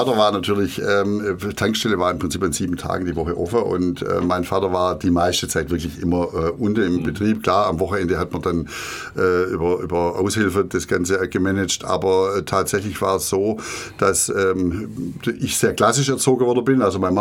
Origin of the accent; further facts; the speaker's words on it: Stuttgart, Baden-Württemberg, Germany; also born or lived in Ludwigsburg; Also ich bin tatsächlich ein Kind aus der Region. Ich bin in Stuttgart geboren, habe dann die ersten 3 Jahre meines Lebens in Ludwigsburg, eigentlich muss ich richtigerweise sagen, in Osweil verbracht.